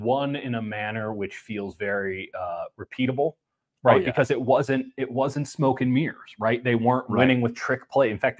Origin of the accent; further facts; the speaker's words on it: Chicago, Illinois, United States; I grew up in Chicago around Bears fans, so no, I couldn't possibly understand wishful thinking.